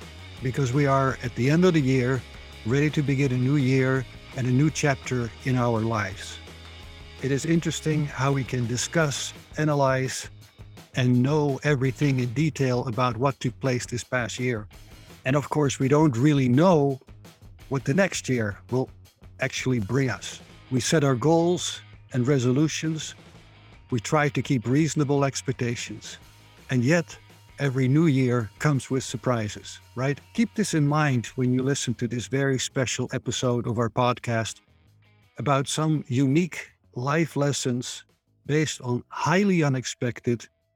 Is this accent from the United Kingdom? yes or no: no; Netherlands; now in Arizona, United States; I'm your host. I'm originally from the Netherlands, happily residing in the Grand Canyon state of Arizona in the United States